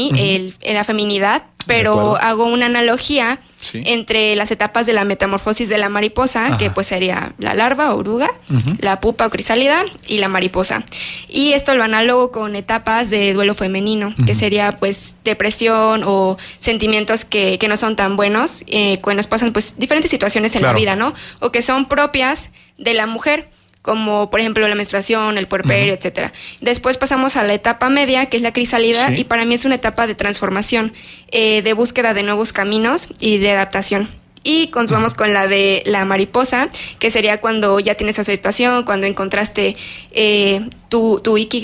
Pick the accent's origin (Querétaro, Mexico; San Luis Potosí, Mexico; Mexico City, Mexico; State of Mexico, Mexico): Querétaro, Mexico; San Juan del Río; now in Querétaro, Mexico; Yo soy de San Juan del Río. Y posterior, pues, inicié la carrera de artes visuales en San Juan. Sí. Y a mitad de la carrera me cambié acá a Querétaro.